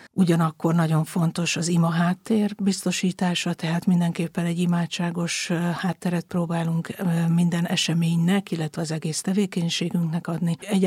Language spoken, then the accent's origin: Hungarian; Budapest, Hungary; Én egy nagy családból jövök, Budapesten nőttem föl egy olyan múlttal, ahol az hit és a nagy család és a családi értékek mindig nagyon fontosak voltak.